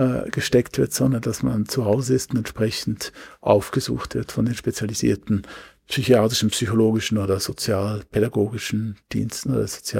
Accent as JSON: {"language": "German", "country": "Switzerland", "said": "Ich bin auch Schweizer, also auch wenn ich Deutsch, Hochdeutsch sprechen kann, mit nicht so starkem Akzent, bin ich Schweizer, war immer Schweizer."}